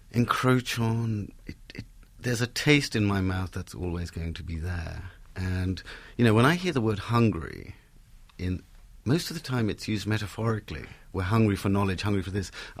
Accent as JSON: {"language": "English", "region": "Sylhet Division", "country": "Bangladesh", "accent": "Sylheti", "first_language": "Bengali", "second_language": "English", "said": "Oh, Sylheti, which is a dialect of Bengali. So strictly speaking, it's not Bengali, but, you know."}